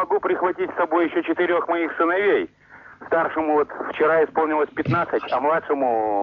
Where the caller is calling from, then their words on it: Perm, Perm Krai, Russia; я из Перми.